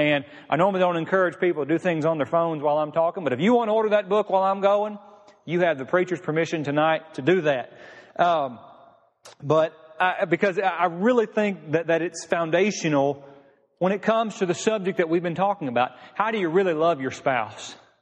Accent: Missouri, United States; it used to always be my assignment whenever I was a teenager growing up in Missouri, was to lead the VBS songs

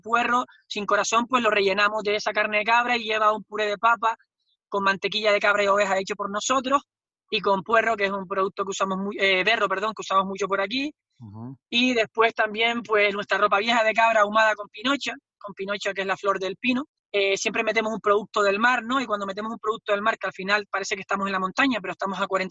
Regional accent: Tejeda, Canary Islands, Spain; Pues yo soy de Tejeda toda la vida y mi familia tenía una finquita

